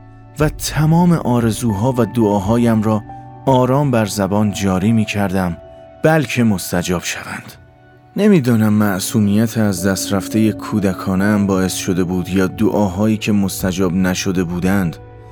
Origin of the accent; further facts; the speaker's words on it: Tehran, Tehran Province, Iran; born there; تهران دنیا اومدم، ولی اصالتاً از سمت مادری گیلک هستم. یه چیزایی میفهمم، ولی زیاد نمیتونم صحبت کنم.